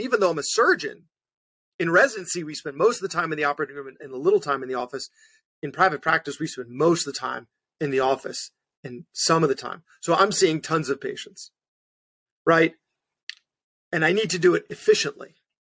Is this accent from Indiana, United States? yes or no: no; New York, United States; So I grew up, I guess, middle class, upper middle class Jewish kid on Long Island.